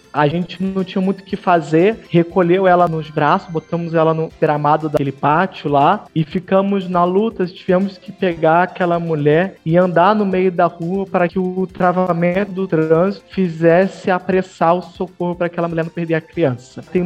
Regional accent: Nilópolis, Rio de Janeiro, Brazil; Eu sou natural de Nilópolis, na Baixada Fluminense. Quando mais novo, passei por muitas necessidades.

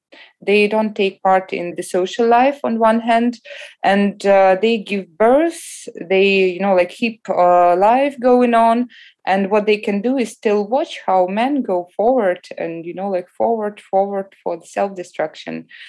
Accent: Saint Petersburg, Russia; English is a second language; It's about St. Petersburg, my hometown, and about, the process happening here in culture and in between the people.

